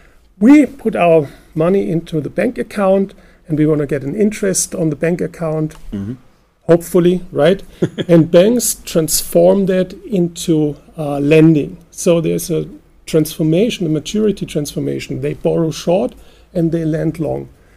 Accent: Germany; English is a second language; By the way, since we're from Germany, when you look at the German laws

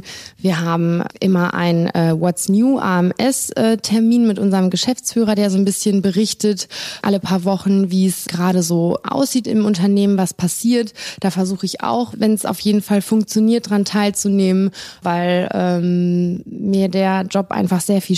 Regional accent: Gütersloh, North Rhine-Westphalia, Germany; ich komme aus Gütersloh, bin 36 Jahre alt

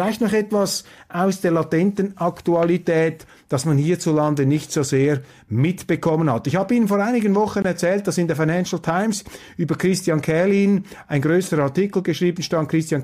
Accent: Switzerland; Als Schweizer passt mir das nicht, wenn andere Länder einfach in ein anderes einmarschieren.

